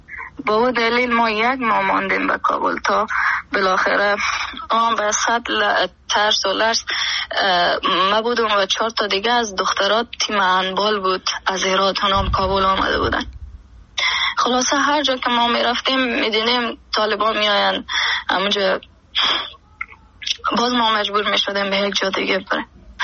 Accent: Afghanistan; Persian is a second language; اگرچه من پشتون افغانم و گپم نمیزنم علاقه من در آهنگای پشتون هستم

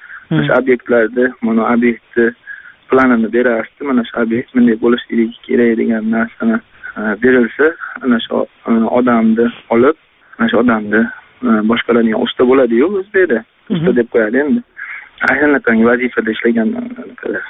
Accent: Andijan Region, Uzbekistan; Andijonlikman.

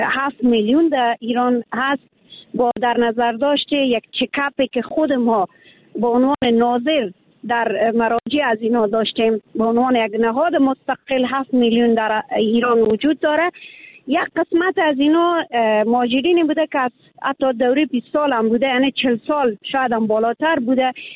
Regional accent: Afghanistan; now in Iran; به عنوان یک افغان همیشه دفاع کردم از وطن خود

